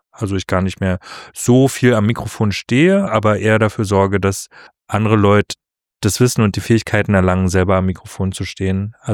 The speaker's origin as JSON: {"language": "German", "region": "Berlin", "country": "Germany", "said": "Ich komme ursprünglich aus Berlin"}